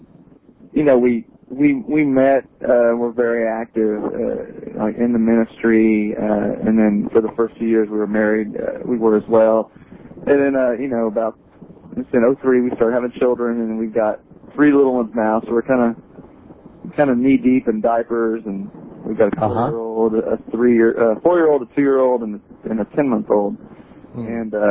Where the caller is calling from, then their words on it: Round Rock, Texas, United States; in Round Rock.